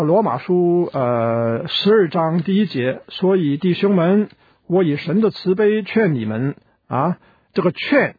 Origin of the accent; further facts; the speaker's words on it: China; 因为我们中国人所谓鼓励